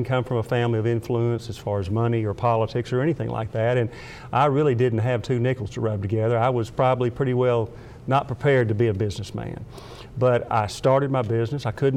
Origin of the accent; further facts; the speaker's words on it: Sherwood, Arkansas, United States; I grew up in Arkansas in Sylvan Hills, north of the river, which is now Sherwood.